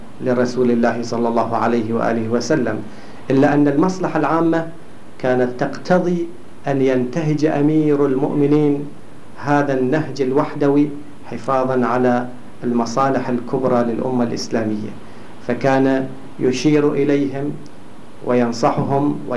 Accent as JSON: {"language": "Arabic", "country": "Bahrain", "said": "فالصراعات والنزاعات والمواقف السياسية المتباينة عندنا في البحرين تجعل المجتمع عندنا مجتمعا متنازعا"}